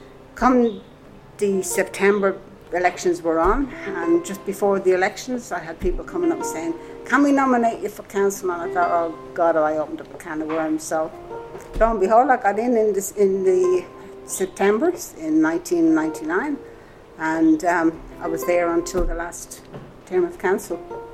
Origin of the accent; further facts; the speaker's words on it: Dublin, Leinster, Ireland; now in Nevertire, Australia; I'm originally from Ireland, from Dublin. I came out here 47 years ago. I've been living in Never Tire for 32 of those.